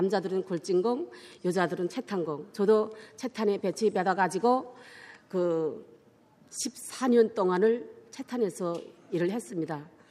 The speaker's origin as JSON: {"language": "Korean", "region": "Pyongyang", "country": "North Korea", "tie": "born or raised there", "said": "저도 그때 13살 때 끌려갔을 때 정말 그 평양에서 태어나서 살다가 거기 갑자기 끌려 들어가니까"}